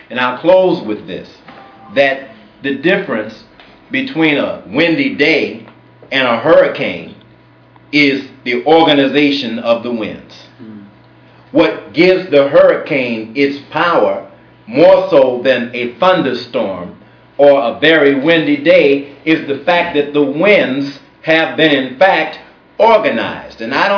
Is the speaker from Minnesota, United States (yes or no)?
no; Los Angeles, California, United States; Growing up in Los Angeles, I can tell you, can I tell you this frankly?